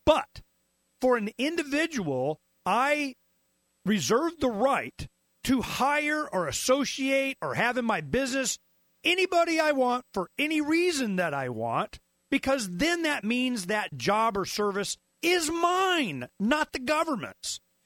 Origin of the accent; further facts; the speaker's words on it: the South, United States; is I grew up in the South. My father had a business in the South